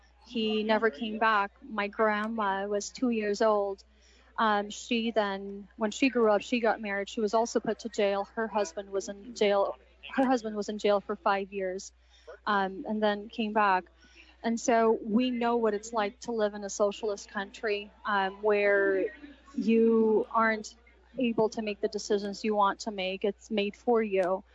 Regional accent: Portland, Oregon, United States; Whenever I mention that I'm from Portland, especially Portland, Oregon, I get big eyes, and they're like, oh, wow, no way.

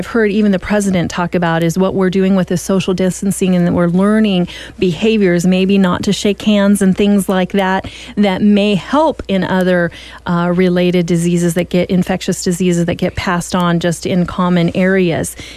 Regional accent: San Francisco, California, United States; And so to see this in my hometown, just like in the downtown area of San Francisco, I was shocked

